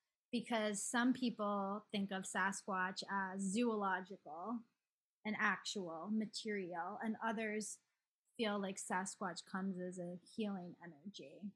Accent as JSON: {"language": "English", "region": "Maine", "country": "United States", "lives_now": "Baltimore, United States", "said": "here I am, I'm from Maine and I'm okay here in Baltimore."}